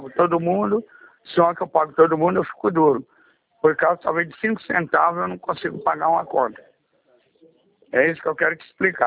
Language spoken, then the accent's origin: Portuguese; Loanda, Paraná, Brazil; cheguei na minha cidade aqui, que é a minha cidade natal, Luanda.